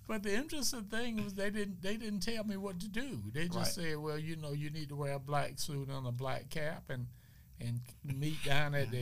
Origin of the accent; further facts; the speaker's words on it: Winter Haven, Florida, United States; I'm not a Mississippi boy. I'm a Floridian.